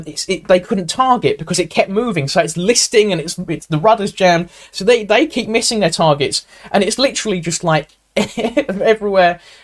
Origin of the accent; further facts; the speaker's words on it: East of England, United Kingdom; accent: Essex; I know that's not how it's done, but my Essex accent comes through.